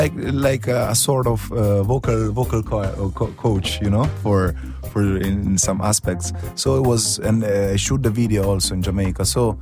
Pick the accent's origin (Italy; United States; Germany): Italy; I was born in Italy, but I'm Italian, African, Nigerian.